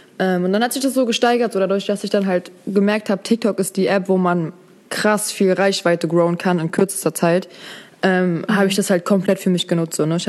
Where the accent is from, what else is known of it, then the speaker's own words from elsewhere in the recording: Berlin, Germany; born there; ich bin hier in Berlin geboren